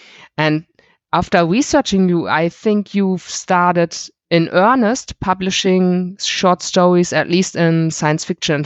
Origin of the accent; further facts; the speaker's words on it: Germany; English is a second language; from Germany, next to the Baltic Sea, which is really nice, and I can see it right now.